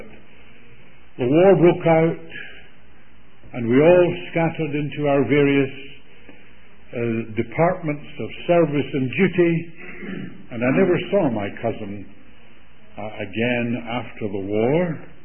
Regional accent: Scotland, United Kingdom; She and I were raised in Scotland.

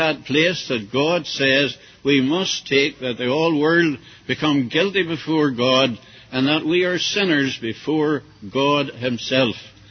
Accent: Belfast, Northern Ireland, United Kingdom; born there; I was back in the place I was born in Belfast, and I was at a conference.

